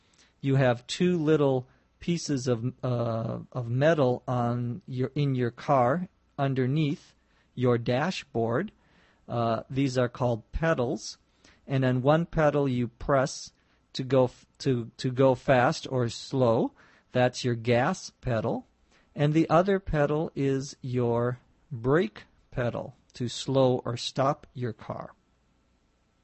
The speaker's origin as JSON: {"language": "English", "town": "Los Angeles", "region": "California", "country": "United States", "said": "from Los Angeles, California."}